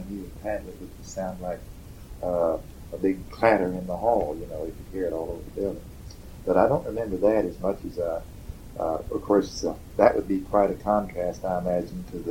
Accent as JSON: {"language": "English", "region": "Oklahoma", "country": "United States", "lives_now": "Gainesville, United States", "said": "From Oklahoma."}